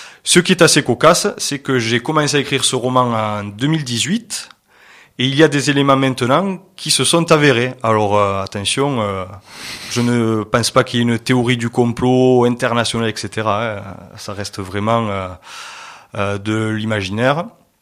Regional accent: La Palme, Occitanie, France; je suis marié, j'ai deux enfants, j'ai grandi à La Palme et j'y vis toujours.

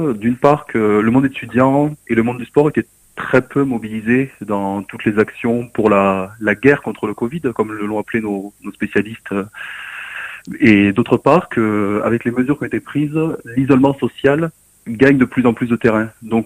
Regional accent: Narbonne, Occitanie, France; now in Toulouse, France; puis après j'espère à Narbonne, chez moi

